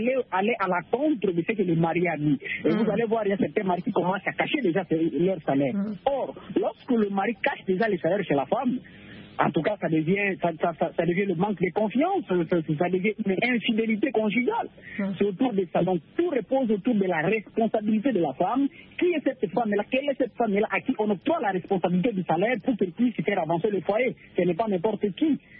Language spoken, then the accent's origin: French; DR Congo; Ici chez nous, en RDC, République démocratique du Congo